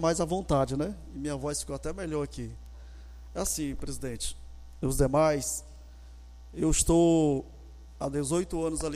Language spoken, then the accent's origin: Portuguese; Cedro, Piauí, Brazil; born there; Para quem não sabe, eu nasci aqui no Cedro.